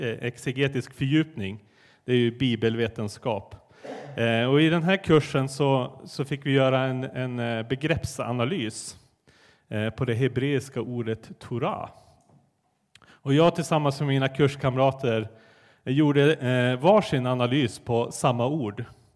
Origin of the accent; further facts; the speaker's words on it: Vallen, Västerbotten County, Sweden; Jag är uppväxt i Norrland, i norra Västerbotten. Är det någon som har varit där någon gång? Ja, det är några stycken. Anette har varit där. Hon har bott där. Det är 5 mil söder om Skellefteå i en liten by som heter Vallen.